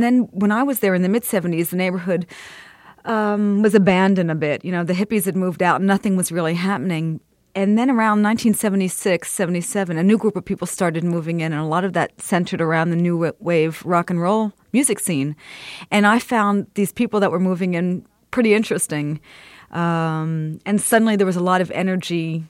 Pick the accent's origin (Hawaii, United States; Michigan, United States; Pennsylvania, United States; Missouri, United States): Pennsylvania, United States; Philadelphia; also born or lived in Abington; now in New Jersey, United States; and here I am in New Jersey being outside of it. And I think for me, there was a bit of that, you know, growing up in Philadelphia and Abington, feeling like all this exciting stuff was happening in New York